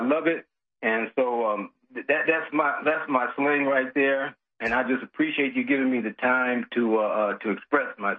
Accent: United States; So, you know, I'm an American, and I love the upbringing. I'm 71 years old, by the fact.

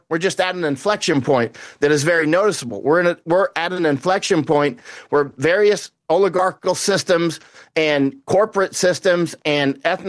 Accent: United States; I mean, I'm deeply American

